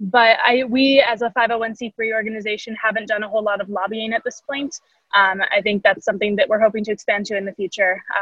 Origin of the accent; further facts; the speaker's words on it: Ketchikan, Alaska, United States; I grew up in Ketchikan, Alaska, which is a small island community in southeastern Alaska.